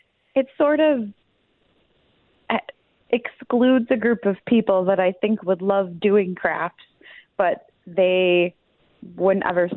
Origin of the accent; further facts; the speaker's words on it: Wisconsin, United States; Well, you know, I grew up in Wisconsin, and I think the old adage of Wisconsin is, if you're going to do it, just put a bar in it.